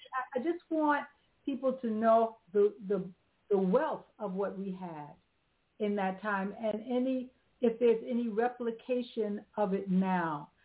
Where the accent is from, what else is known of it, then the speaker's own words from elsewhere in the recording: New York City, New York, United States; But I'm a native New Yorker. And that meant I was raised on in New York City.